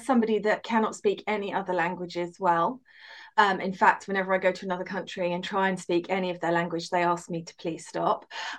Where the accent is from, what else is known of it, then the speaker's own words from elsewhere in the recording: United Kingdom; I will say that as a British medium, there are still quite a few, a large percentage, who don't believe and think we're all frauds, unfortunately.